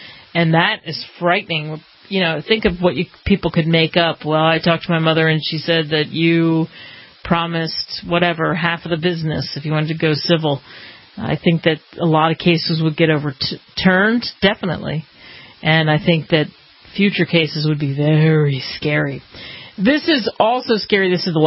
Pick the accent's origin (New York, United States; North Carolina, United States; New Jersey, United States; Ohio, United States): New Jersey, United States; I haven't seen a mosquito truck since I was, I want to say, 10 years old, growing up in New Jersey.